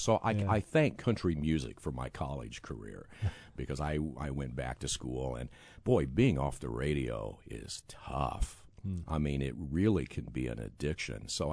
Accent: Taylorville, Illinois, United States; I was in Taylorville.

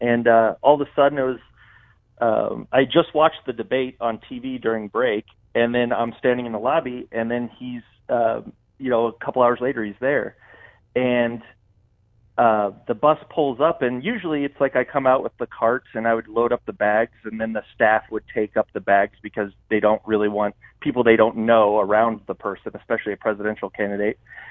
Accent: Illinois, United States; But I shook his hand, told him I was from Illinois.

